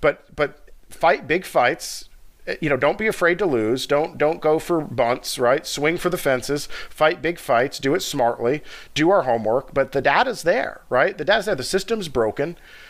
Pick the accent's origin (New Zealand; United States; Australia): United States; Georgia; and I'm from Georgia, so I use, you know, I'm the most familiar with Georgia, right?